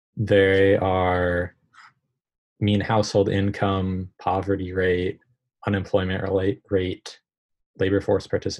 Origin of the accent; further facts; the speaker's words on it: Pennsylvania, United States; In my home state of Pennsylvania, there can be 10 fatal opioid overdoses every day.